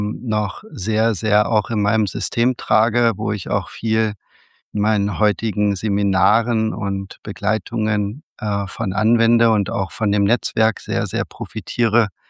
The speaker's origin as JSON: {"language": "German", "town": "Wolfsburg", "region": "Lower Saxony", "country": "Germany", "tie": "born or raised there", "said": "Geboren in Wolfsburg in der Autometropole des Nordens oder eine der Autometropolen und da sehr, sehr gebunden aufgewachsen."}